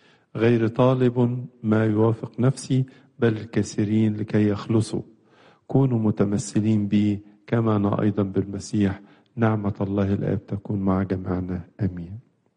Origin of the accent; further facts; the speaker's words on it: Egypt; بلادنا مصر